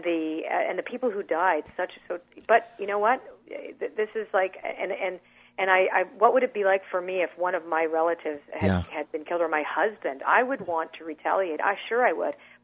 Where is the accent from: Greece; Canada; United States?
Canada; I'm Canadian. We don't really have guns up there anyway.